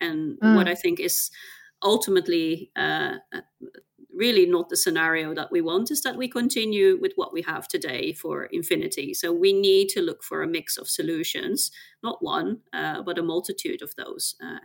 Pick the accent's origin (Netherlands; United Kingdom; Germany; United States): Netherlands; I grew up on a houseboat the middle of in the middle of the Netherlands, born and raised there.